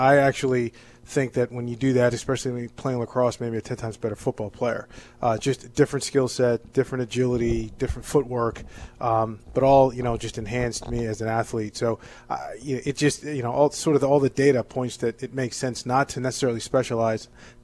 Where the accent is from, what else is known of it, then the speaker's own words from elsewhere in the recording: New England, United States; growing up in New England, you know, we didn't have football, for example, all year round like in some places